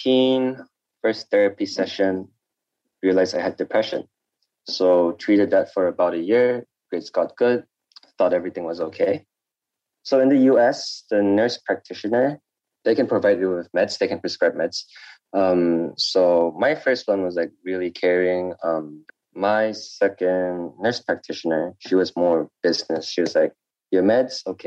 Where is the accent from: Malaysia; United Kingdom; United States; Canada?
Malaysia; Sabah; I'm 23 years old. I'm from Sabah, and currently I'm working in Seoul South.